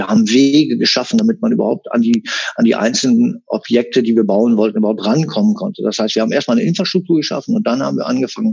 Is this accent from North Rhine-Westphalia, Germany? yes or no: yes; North Rhine-Westphalia, Germany; Bei uns im Münsterland nennt man sowas Remise.